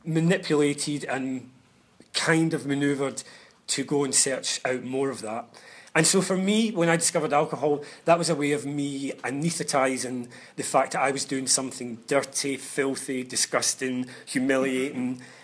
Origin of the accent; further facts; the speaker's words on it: Glasgow, Scotland, United Kingdom; I come from Glasgow. I was born in Glasgow.